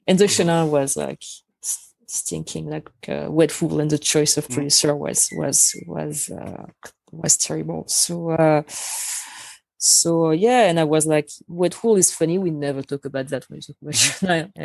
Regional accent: Angers, Pays de la Loire, France; English is a second language; I'm from Angers

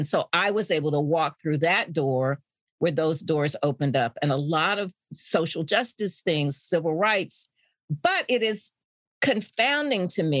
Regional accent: Indianapolis, Indiana, United States; I grew up in Indianapolis, but the neighborhood where we lived from the time I was six on was a small Black suburban neighborhood

